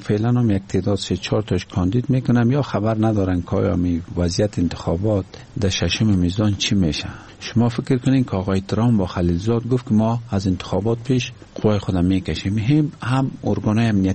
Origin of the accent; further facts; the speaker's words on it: Afghanistan; ما از یک کشور اسلامی هستیم و از افغانستان هستیم